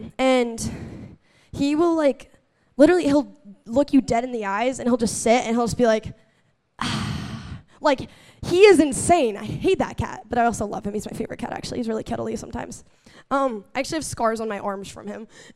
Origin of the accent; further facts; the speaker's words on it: Oklahoma, United States; If you don't know me, I'm from Oklahoma.